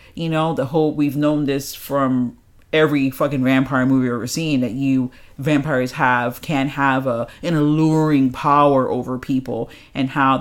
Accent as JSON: {"language": "English", "region": "New York", "country": "United States", "tie": "born or raised there", "said": "I was born and raised in New York, so I have, you know, a love for my city"}